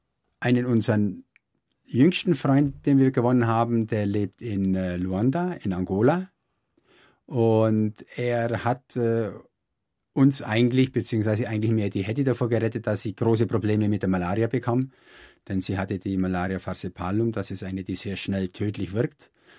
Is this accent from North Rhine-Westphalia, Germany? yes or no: no; Bavaria, Germany; Ich komme aus Nördlinger Ries, das ist eine fruchtbare Gegend